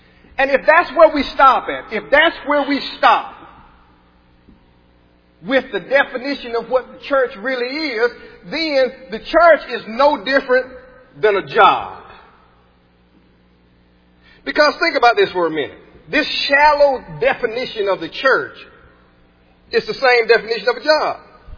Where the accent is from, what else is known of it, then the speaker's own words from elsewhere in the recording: Franklin, Alabama, United States; Like where I grew up back in Franklin, Alabama, we only had one church there.